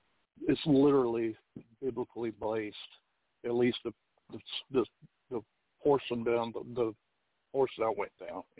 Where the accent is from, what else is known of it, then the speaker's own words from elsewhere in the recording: Georgia, United States; I'm 59 years old. I'm originally from South Georgia, which is in the middle of the Bible Belt.